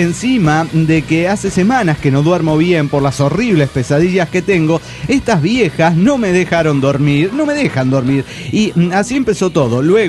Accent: San Francisco de Asís, Mexico; ¿Que cuál es mi pueblo? San Francisco de Asís, México.

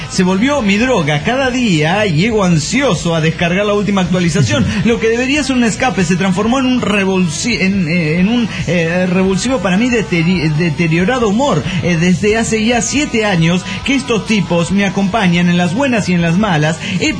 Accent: Zapopan, Jalisco, Mexico; de Zapopan.

